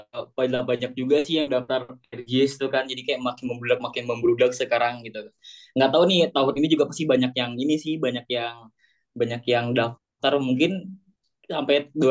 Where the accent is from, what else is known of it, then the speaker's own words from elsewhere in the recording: Indonesia; aku orang Indonesia